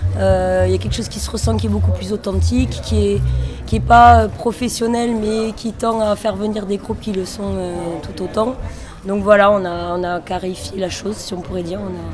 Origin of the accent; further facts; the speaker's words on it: Occitanie, France; now in Toulouse, France; Moi je suis pas du Gers, je suis de Toulouse depuis 15 ans, même si je suis de l'Aude avant. Et je connais pas ça dans mon département d'origine.